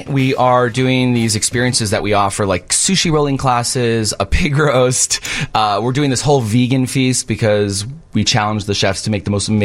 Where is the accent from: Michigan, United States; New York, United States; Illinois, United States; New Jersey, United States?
Illinois, United States; Chicago; growing up in Chicago or growing up, I'm sure, anywhere in the U.S., people feel this if you're from a different ethnic descent.